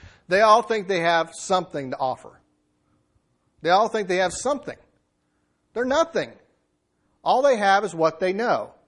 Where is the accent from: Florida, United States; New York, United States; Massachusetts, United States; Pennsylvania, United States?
Florida, United States; I grew up in Florida. Let me tell you something. Florida doesn't have these.